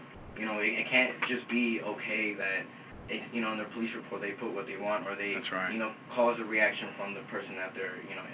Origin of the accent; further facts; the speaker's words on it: Washington, District of Columbia, United States; born there; I was born in the District of Columbia. I'm a citizen.